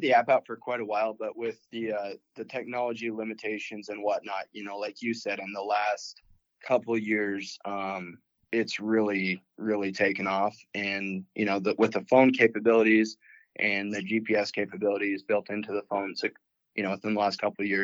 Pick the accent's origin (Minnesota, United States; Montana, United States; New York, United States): Montana, United States; I was born and raised here in Montana, fortunate enough to grow up in Montana.